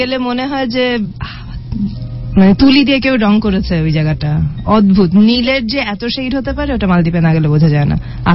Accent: Dhaka, Dhaka Division, Bangladesh; also born or lived in Japan; ছোটবেলায় ইউনিভার্সিটি কোয়ার্টারে বড় হয়েছি, আমার নানু ছিলেন ঢাকা ইউনিভার্সিটি প্রফেসর, তো ওনার বাসায় বড় হয়েছি। তারপরে আমার বয়স যখন 5-6 হবে তখন জাপানে চলে যাই মায়ের সাথে, জাপান থেকে 3 বছর পর ফেরত আসি

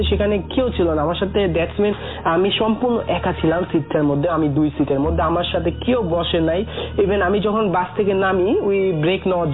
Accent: Bangladesh; আমি বলি I am from Bangladesh.

